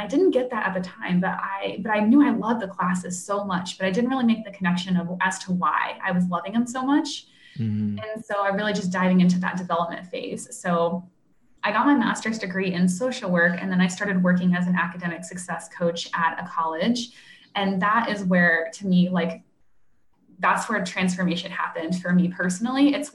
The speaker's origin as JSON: {"language": "English", "region": "Florida", "country": "United States", "tie": "born or raised there", "said": "I grew up in Central Florida, super small town, like cows in my backyard, really wow."}